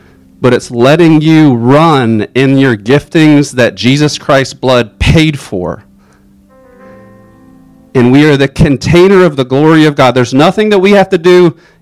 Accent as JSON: {"language": "English", "town": "Shenandoah", "country": "United States", "tie": "born or raised there", "said": "I grew up in Shenandoah."}